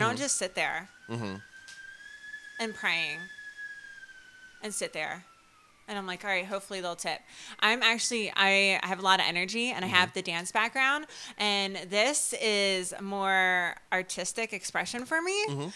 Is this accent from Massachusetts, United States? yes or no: no; New Jersey, United States; moved away as an adult; Well, I am originally from New Jersey, South Jersey, by the way. I was born and raised there, and I moved to Florida about 3 years ago